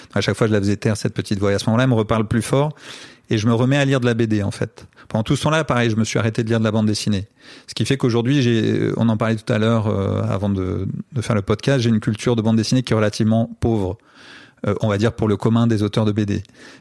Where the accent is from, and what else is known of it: France